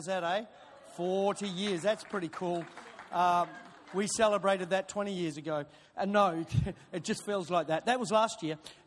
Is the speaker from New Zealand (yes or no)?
yes; New Zealand; moved away as an adult; now in Melbourne, Australia; I'm a New Zealander, but I've had healing of the memories. And then moved to Australia in my early 20s.